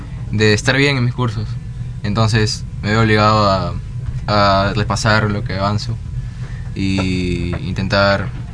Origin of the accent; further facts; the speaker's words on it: Chincha Alta, Ica, Peru; now in Lima, Peru; Sí, soy de Chincha.